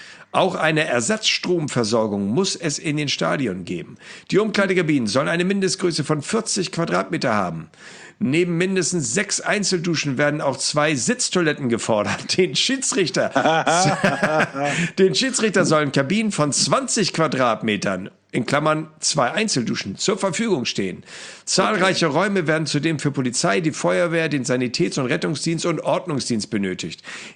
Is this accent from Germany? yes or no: yes; Hamburg, Germany; wie peinlich wäre das bitte für mich als Hamburger